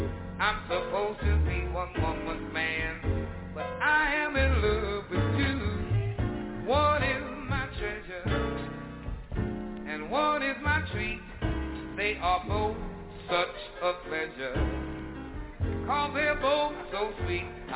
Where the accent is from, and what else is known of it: Chicago, Illinois, United States; born or raised there